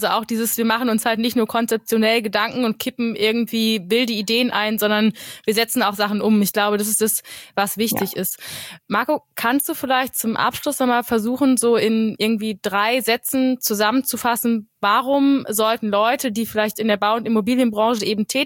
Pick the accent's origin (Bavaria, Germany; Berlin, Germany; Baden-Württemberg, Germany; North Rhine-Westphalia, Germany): Berlin, Germany; Doch, also mich als Berlinerin, als ursprüngliche Berlinerin begeistert tatsächlich